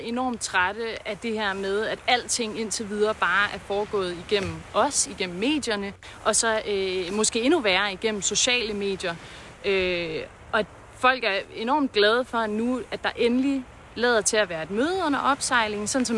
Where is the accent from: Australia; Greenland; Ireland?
Greenland; man følte som grønlænder, man ikke var inviteret med til bordet